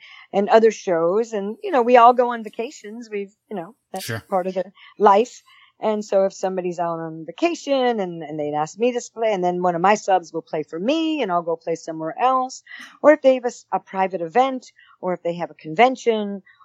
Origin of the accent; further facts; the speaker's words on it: Florida, United States; Well, I was born here in Florida.